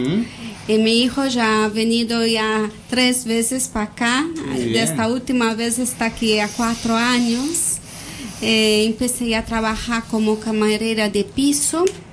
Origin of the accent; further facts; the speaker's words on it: São Paulo, Brazil; Spanish is a second language; São Paulo.